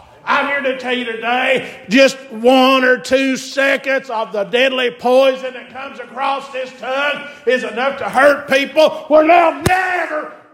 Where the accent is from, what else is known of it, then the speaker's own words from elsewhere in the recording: Tennessee, United States; I lived just across the bridge all my life till I got married, then I moved up into White Pine. Growing up in East Tennessee